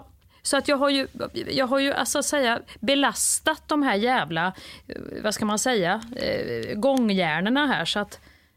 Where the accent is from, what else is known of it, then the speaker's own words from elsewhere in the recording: Värmland, Sweden; Jag kommer från Värmland, vet du.